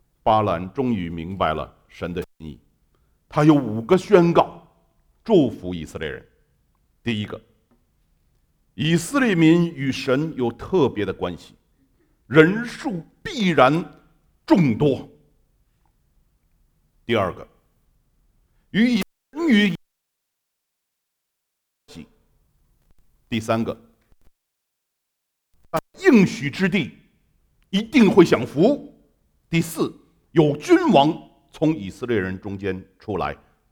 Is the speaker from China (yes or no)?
yes; China; 就像我们中国人说话一样，明枪易躲，暗箭难防